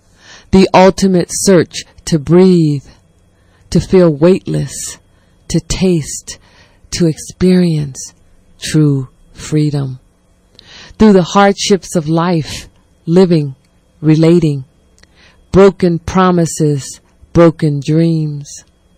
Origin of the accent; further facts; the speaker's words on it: the South, United States; As a black woman, as a young child growing up in the South with a strong mother